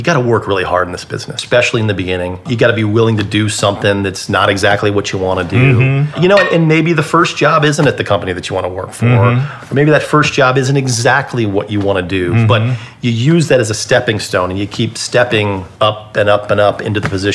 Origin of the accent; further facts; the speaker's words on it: St. Louis, Missouri, United States; I was born and raised in St. Louis. I love St. Louis. I'm a homer. I'm a hometown guy.